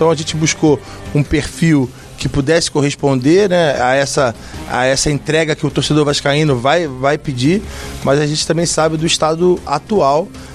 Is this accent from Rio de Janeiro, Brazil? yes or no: yes; Rio de Janeiro, Brazil; Eu sou cria do Rio de Janeiro, né? Então comecei jogando aqui, sou carioca